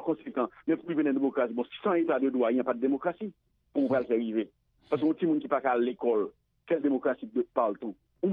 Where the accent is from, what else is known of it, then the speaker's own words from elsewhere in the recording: Haiti; en tant qu'haïtien qui voyager surtout avant et après tremblement de terre là.